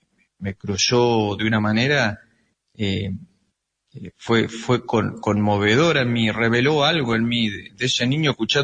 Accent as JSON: {"language": "Spanish", "town": "Henderson", "region": "Buenos Aires Province", "country": "Argentina", "tie": "born or raised there", "also_born_or_lived": "Morón", "said": "yo nací en Morón, en el año 1974. Y a los 3 años mis papás, decidieron irse al campo, a Henderson. Mi padre fue encargado de la estancia La Estrella. Y bueno, mi niñez ahí, rodeada de llanura pampeana, ¿no?"}